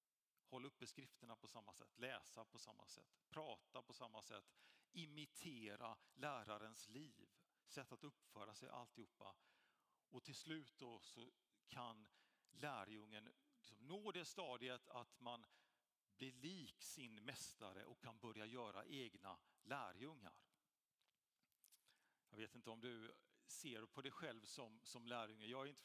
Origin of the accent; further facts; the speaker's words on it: Gothenburg, Västra Götaland County, Sweden; våran kyrka i Göteborg, där jag kommer ifrån